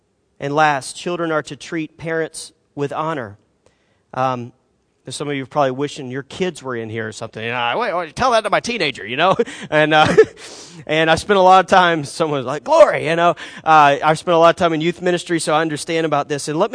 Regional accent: the South, United States; You know, I'm from the South

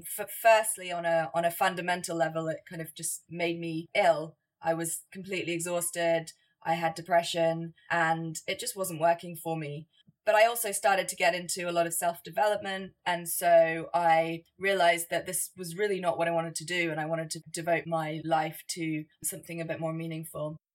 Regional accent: London, United Kingdom; I am from London. I live here in London.

